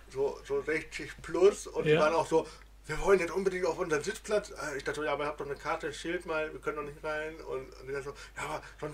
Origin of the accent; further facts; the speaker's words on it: Rhineland-Palatinate, Germany; Ja, aber ich spreche kein Pfälzisch.